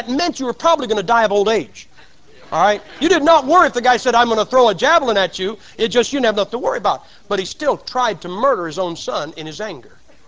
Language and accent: English; Massillon, Ohio, United States; Now, I'm from Maslin, Ohio. That's where football started.